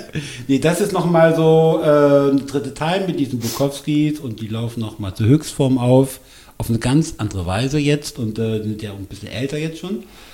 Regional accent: Bremen, Germany; Und für mich zum Beispiel als Bremer, und ich bin total gerne Bremer, ich bin sehr gerne hier

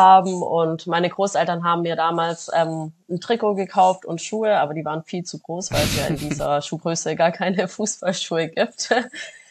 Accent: Germany; wir leben zwar hier in Deutschland, ich bin hier auch in Deutschland aufgewachsen und geboren

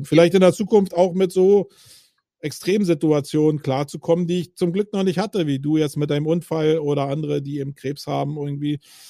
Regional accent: Berlin, Germany; ich bin Berliner

